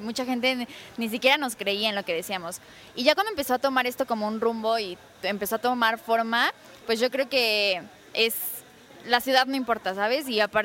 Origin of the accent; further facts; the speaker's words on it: Mexico; le pusimos MX como para decir que somos de México, ¿no?